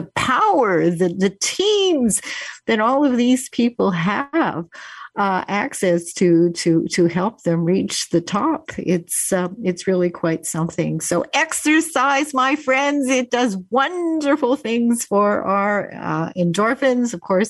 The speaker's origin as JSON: {"language": "English", "town": "Winnipeg", "region": "Manitoba", "country": "Canada", "tie": "born or raised there", "said": "I grew up in Winnipeg, Canada"}